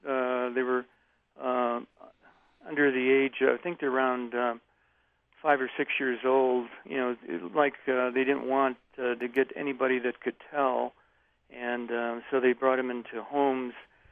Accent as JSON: {"language": "English", "region": "Ohio", "country": "United States", "moved": "as an adult", "said": "Well, you know, I'm from Ohio originally and came to teach here in 1978."}